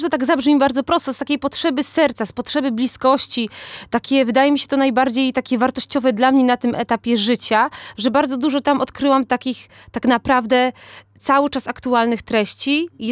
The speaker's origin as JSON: {"language": "Polish", "town": "Komprachcice", "region": "Opole Voivodeship", "country": "Poland", "tie": "born or raised there", "accent": "Silesian", "said": "Od zawsze mówiłam po śląsku, chociaż muszę powiedzieć, że tej gwary no, w tym naszym pokoleniu używamy bardzo mało, tym bardziej, że ja też się wychowałam w Komprachcicach i my w Komprachcicach absolutnie tej gwary się nie używa tak dużo na co dzień."}